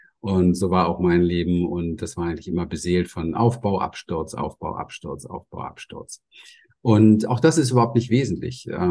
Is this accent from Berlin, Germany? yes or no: yes; Berlin, Germany; Ich bin in Berlin aufgewachsen, im Hinterhof